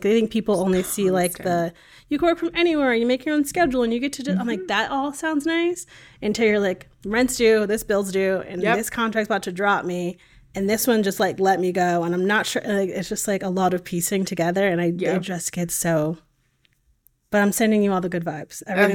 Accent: Connecticut, United States; now in Texas, United States; I planned it living in Texas. I'm from Connecticut.

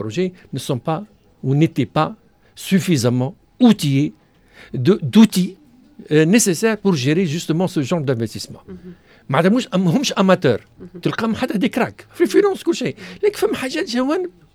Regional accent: Tunisia; احنا عندنا في بالك اللي عندنا في تونس

